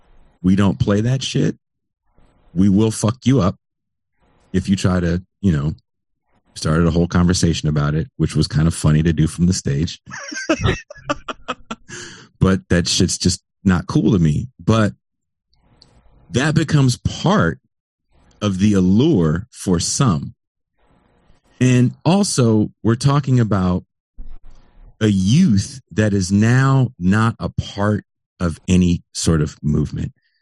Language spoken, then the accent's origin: English; San Francisco, California, United States; your show literally starts off with the last line they ever say as a band in my hometown, San Francisco.